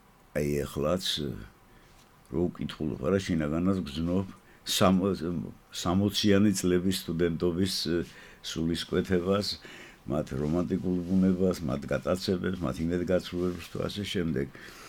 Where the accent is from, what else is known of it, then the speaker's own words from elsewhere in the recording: Batumi, Adjara, Georgia; აი მე ძველი ბათუმელი ვარ, მე მახსოვს ის ეპოქა ძალიან კარგად